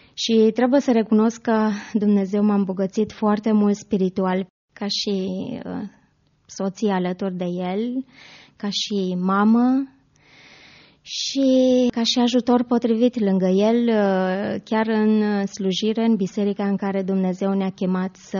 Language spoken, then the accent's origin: Romanian; Moldavia, Romania; Eu sunt moldoveancă și soțul meu ardelean